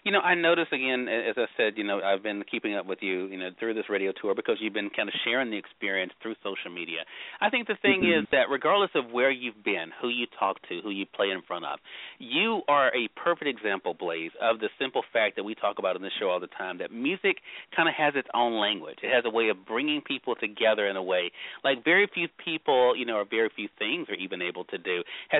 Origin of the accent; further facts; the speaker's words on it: Mississippi, United States; or those joining us in my home state of Mississippi at WYAD 94.1 FM.